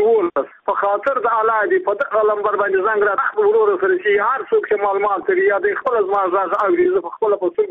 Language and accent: Pashto; Badghis, Afghanistan; زه په خپل د بادغیس ولایت یم، د مقر د ولسوالۍ یم، د انډیو د کلی یم.